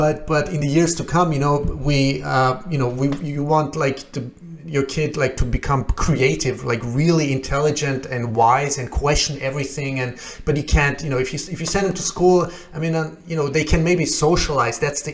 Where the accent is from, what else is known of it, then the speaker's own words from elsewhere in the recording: Austria; English is a second language; also born or lived in Shiraz, Iran; I myself, I was born in Iran, in Shiraz near the Persian Gulf, and then with 7 years old, my parents got divorced after a few years, and then my father took me to Austria where he already been.